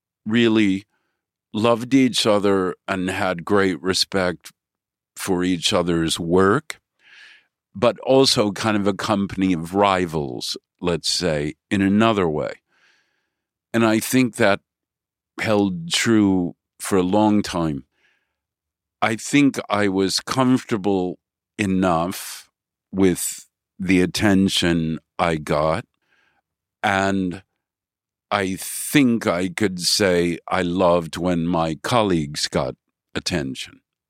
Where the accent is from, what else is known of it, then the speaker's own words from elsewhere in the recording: Chicago, Illinois, United States; But I was very happy in Chicago.